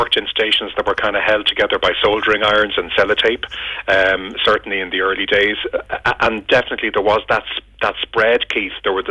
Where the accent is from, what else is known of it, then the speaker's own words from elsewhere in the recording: Dublin, County Dublin, Ireland; although I didn't live in Galway in the 80s, I'm from Dublin